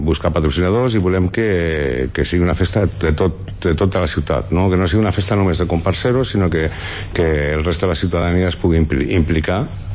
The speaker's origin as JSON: {"language": "Catalan", "town": "Vinaròs", "region": "Valencian Community", "country": "Spain", "said": "també som gent de Vinaròs i volem conjugar el que el comparsero s'ho pugui passar bé"}